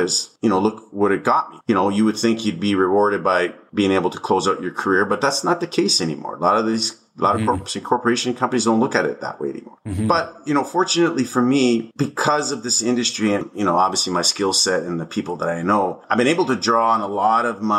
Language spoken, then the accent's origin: English; Hamilton, Ontario, Canada; I'm the oldest son of four boys from a first generation Italian immigrant family. I grew up in the Hamilton, Stony Creek area.